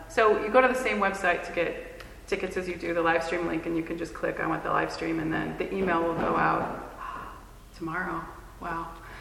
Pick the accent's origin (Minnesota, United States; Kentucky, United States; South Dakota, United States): Minnesota, United States; Bemidji; I'm from Bemidji. Well, I've been here for about a decade.